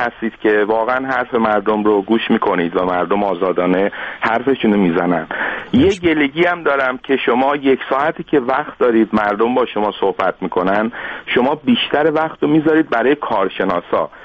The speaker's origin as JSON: {"language": "Persian", "country": "Iran", "accent": "Azerbaijani", "first_language": "Azerbaijani", "second_language": "Persian"}